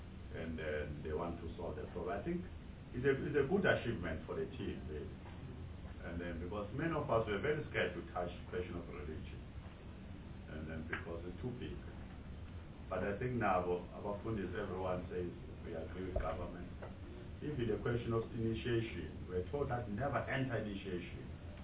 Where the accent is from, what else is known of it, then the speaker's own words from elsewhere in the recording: South Africa; we sit together and talk as South African nationalists.